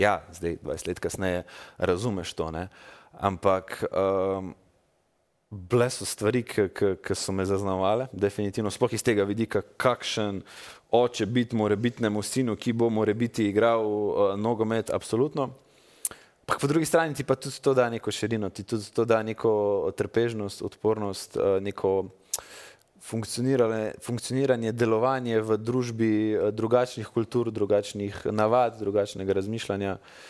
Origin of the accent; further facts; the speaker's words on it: Velenje, Styria, Slovenia; Vi vete, da jaz prihajam iz Velenja. Tam je bilo specifično okolje